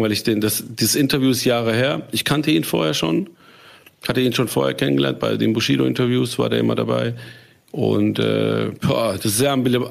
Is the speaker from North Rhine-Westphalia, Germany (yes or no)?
yes; Essen, North Rhine-Westphalia, Germany; Ich bin Essener. Ich bin ja aus Essen ja. City.